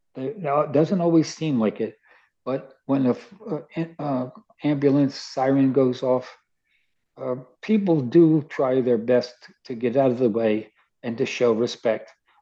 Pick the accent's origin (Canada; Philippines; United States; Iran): United States; Baltimore, Maryland; I grew up in Baltimore in the streets, had a lot of fun, skinned my knee a number of times